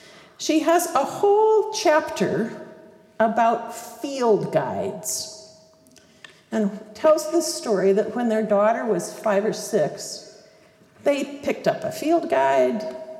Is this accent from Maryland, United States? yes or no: no; Port Angeles, Washington, United States; I was born and raised in Port Angeles, Washington, which is west of Seattle, right in the middle of the north coast of the Olympic Peninsula, right across from Victoria, BC.